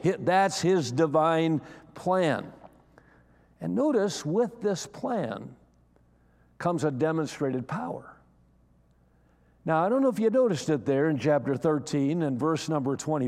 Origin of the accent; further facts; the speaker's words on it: Wisconsin, United States; I was raised in Wisconsin, and I enjoy going around out in the country and seeing these farms